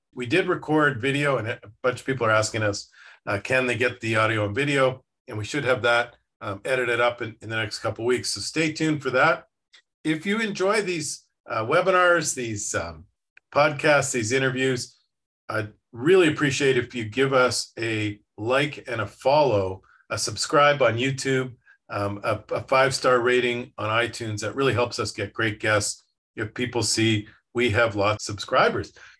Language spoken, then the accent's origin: English; Canada; I grew up in Canada watching the big three networks.